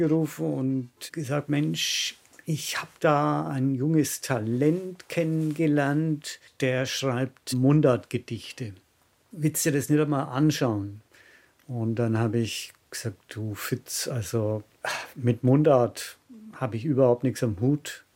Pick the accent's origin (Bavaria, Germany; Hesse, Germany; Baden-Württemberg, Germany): Bavaria, Germany; accent: Franconian; Zuvor habe ich mein Dialekt, meine Sprache, mein Fränkeln habe ich in gewisser Hinsicht verleugnet